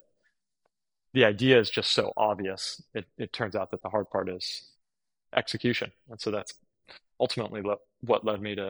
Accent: California, United States; I grew up in the Bay Area to a family of lifelong boating enthusiasts

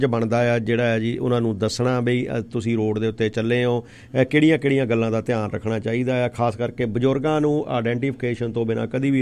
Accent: Narur, Punjab, India; ਜਿੱਥੇ ਵੀ ਕਹਿੰਦੇ ਵੀ ਮੇਰੇ ਪਿੰਡ ਦੇ ਬੈਠੇ ਆ ਨਰੂਰ ਨਿਵਾਸੀ, ਜਿਹੜੇ ਵੀ ਕੰਟਰੀ ਦੇ ਵਿੱਚ ਬੈਠੇ ਆ

